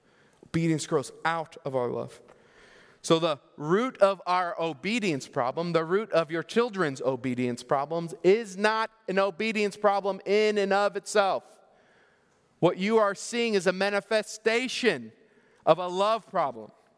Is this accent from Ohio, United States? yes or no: no; Florida, United States; I grew up in Florida, and one of my favorite places to go in Florida, and I go every time I go back home to visit family